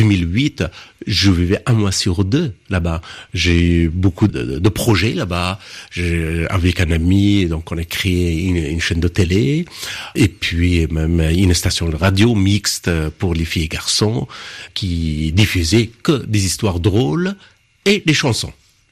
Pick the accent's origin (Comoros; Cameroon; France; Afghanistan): Afghanistan; moved away; Écoutez, ça fait quand même 30 ans que j'ai quitté l'Afghanistan. J'ai vécu plus à l'extérieur qu'à l'intérieur d'Afghanistan.